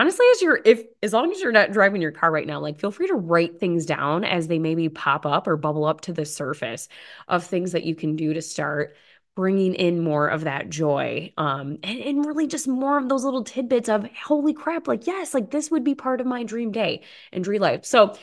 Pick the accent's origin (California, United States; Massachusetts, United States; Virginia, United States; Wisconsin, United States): Wisconsin, United States; Potosi; it was for my hometown, their middle school, Potosi, Wisconsin.